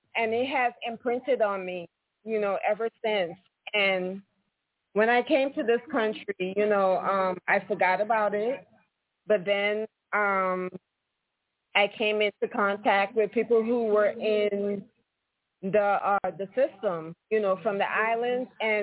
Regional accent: Guyana; You know, I grew up in South America, Guyana, and I would always disappear.

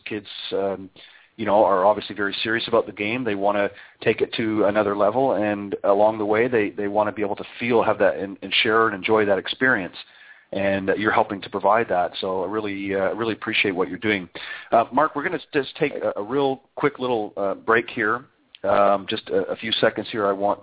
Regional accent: Canada; I'm originally from up north. I'm from Canada and sort of migrated south here because I was – quite frankly, tired of shoveling snow.

